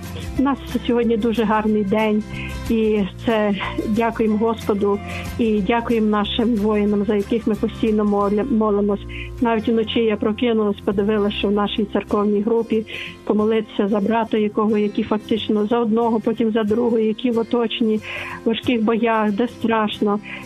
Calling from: Lviv, Lviv Oblast, Ukraine; Я зі Львова

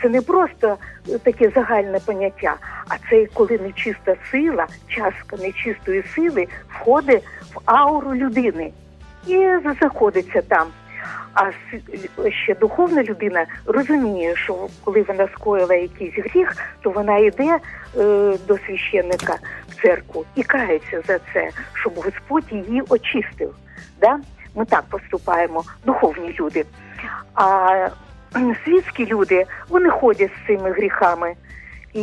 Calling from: Chernivtsi, Chernivtsi Oblast, Ukraine; Я з Чернівців.

